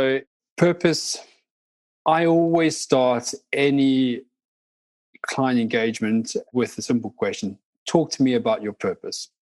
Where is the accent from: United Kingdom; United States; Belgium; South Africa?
South Africa; I grew up in South Africa during a massive transition in the country.